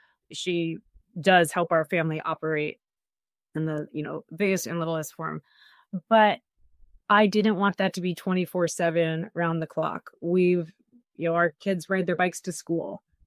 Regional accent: Sacramento, California, United States; So first of all, I grew up in Sacramento, single mom, divorced, a second grade teacher.

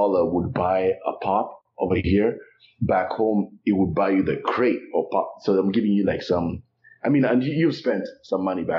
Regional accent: Nairobi, Kenya; when I come from Nairobi, we have running water, we have anything that we can access, internet, what you name it, I mean, electricity.

